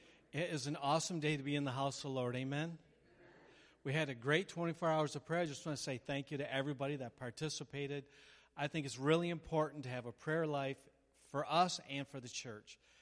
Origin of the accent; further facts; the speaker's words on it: United States; I'm a Christian first, then I'm an American.